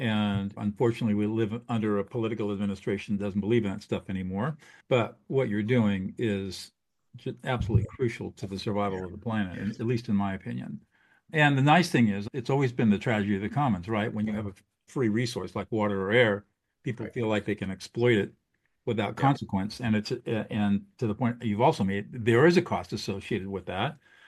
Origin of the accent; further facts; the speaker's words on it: San Marino, California, United States; I grew up in San Marino, right next to Altadena. I know the area like the back of my hand.